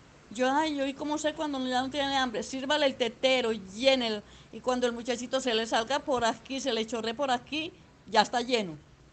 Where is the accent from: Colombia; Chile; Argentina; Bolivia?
Colombia; Zaragoza, Antioquia; Entonces ya me vine para mi pueblo, para Zaragoza